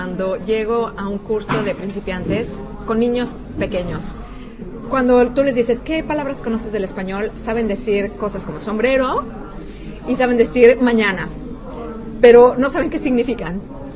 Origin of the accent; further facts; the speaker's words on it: Querétaro, Mexico; nada que ver con Querétaro, de donde yo vengo, que hay un cielo azul, 364 días al año el clima